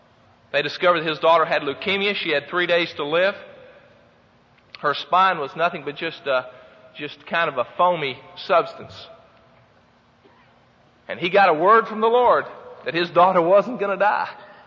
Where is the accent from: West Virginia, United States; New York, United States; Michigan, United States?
West Virginia, United States; I grew up in West Virginia, and we lived on a dirt road for a long time